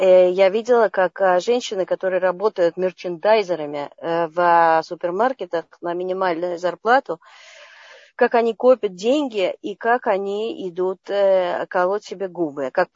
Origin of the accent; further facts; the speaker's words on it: Moscow, Russia; born there; Я родилась в Москве, и у меня передо мной 4 поколения врачей, в том числе и женщин.